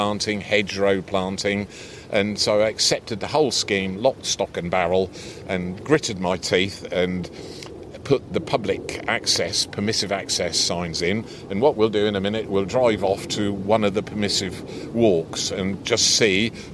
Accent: Norwich, East of England, United Kingdom; we're right on the edge of a really large centre of population, which is Norwich, my hometown

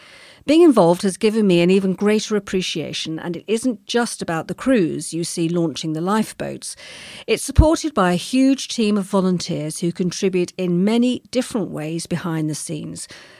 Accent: East of England, United Kingdom; Well, although I grew up in Hertfordshire, I have strong family connections here.

